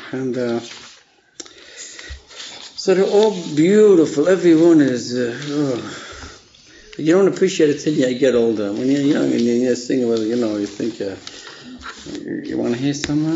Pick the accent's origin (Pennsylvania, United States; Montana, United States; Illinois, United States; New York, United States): New York, United States; New York City; born there; I was born in New York City. I was born on the east side.